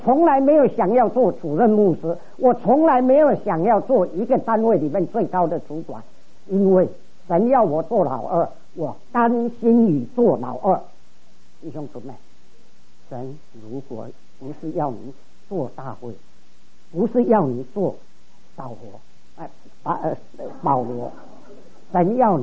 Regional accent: Taiwan; 结果呢，我们台湾人叫做死马当活马当死马医啊

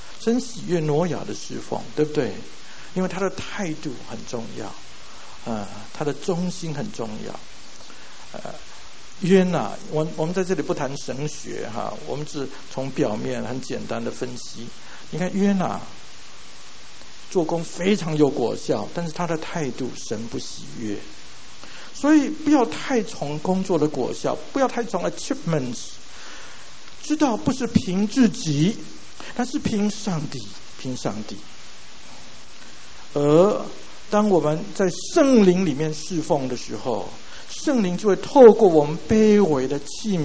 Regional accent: Hualien, Hualien County, Taiwan; first language Taiwanese Hokkien; Chinese is a second language; 我老家在花莲，我们小的时候都是讲台语的啊，台湾威，我们在学校里面也是讲台湾威哈，所以我们不会讲国语的哈，不会讲 Mandarin， 不会讲华语

